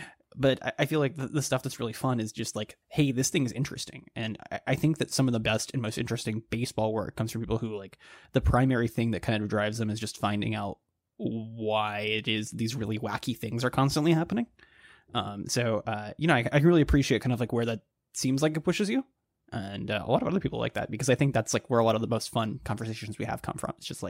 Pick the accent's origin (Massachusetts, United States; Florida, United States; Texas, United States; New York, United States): Texas, United States; Dallas; I grew up in the Dallas area and could not have cared any less about the Texas Rangers